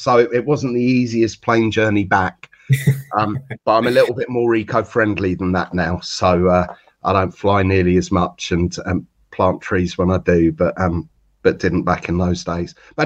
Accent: Watford, East of England, United Kingdom; I grew up in Watford and my dad wouldn't take me.

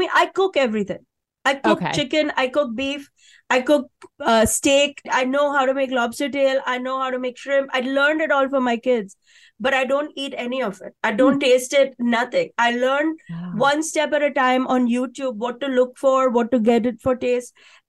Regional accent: Mumbai, Maharashtra, India; The chai I grew up drinking in India, in Bombay

